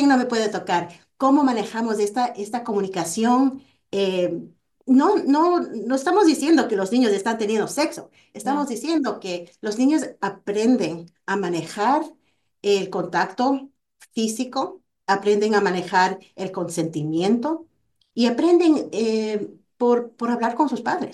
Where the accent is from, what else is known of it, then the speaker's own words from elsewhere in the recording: Ecuador; yo crecí, yo soy ecuatoriana, yo crecí en una familia muy latina